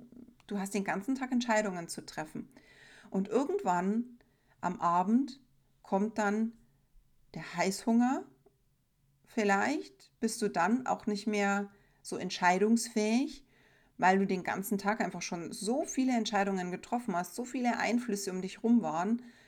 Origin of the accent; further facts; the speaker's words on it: Bavaria, Germany; Sie haben so Klangerl, heißt es bei uns in Bayern, so Gelüste, so Verlangen nach etwas Bestimmtem.